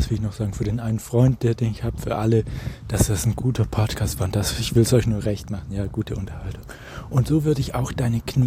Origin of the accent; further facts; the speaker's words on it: Germany; diese Dinge im Ausland, die gehen mich nichts an, ich bin Deutscher